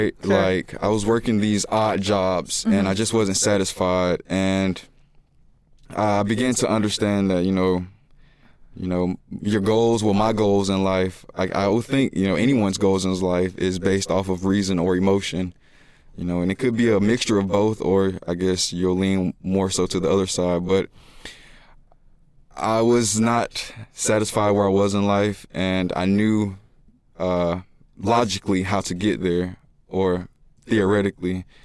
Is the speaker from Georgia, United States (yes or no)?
yes; Atlanta, Georgia, United States; I'm from Atlanta, so I ask questions to know where I need to go and who I need to talk to.